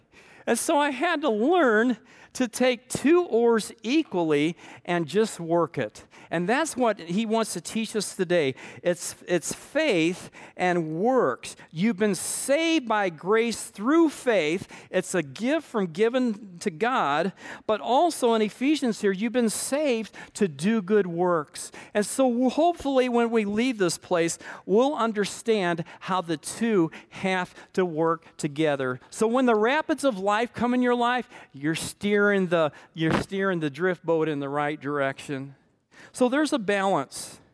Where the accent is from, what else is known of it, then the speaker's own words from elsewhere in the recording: Montana, United States; I love to fly fish, and I'm from Montana, and I love to fly fish in a drift boat on the Missouri River and the Madison and all those rivers.